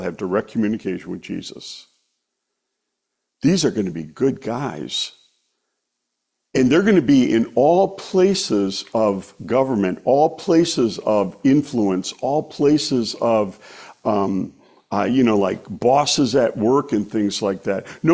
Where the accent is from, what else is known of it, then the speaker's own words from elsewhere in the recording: Milwaukee, Wisconsin, United States; I'm from Milwaukee, right?